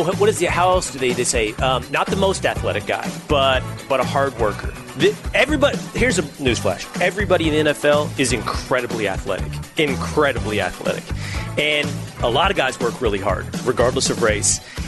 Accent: Texas, United States; I am from Texas. I am a Longhorn.

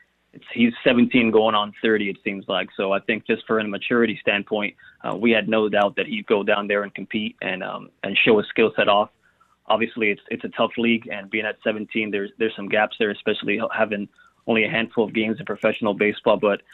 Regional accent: Miami, Florida, United States; just being born and raised in Miami, and this being my hometown team.

